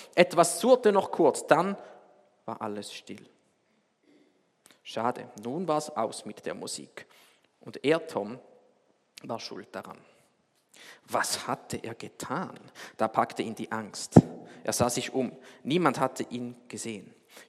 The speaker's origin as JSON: {"language": "German", "region": "Thurgau", "country": "Switzerland", "said": "Aber ich komme aus dem Thurgau, ich habe nichts dafür, es liegt mir im Blut."}